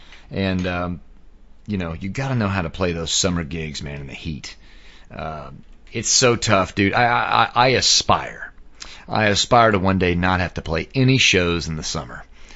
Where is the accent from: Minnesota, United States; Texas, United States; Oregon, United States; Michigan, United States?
Texas, United States; Dallas; I'm a Dallas guy. I was born and raised in Dallas, grew up around this kind of stuff.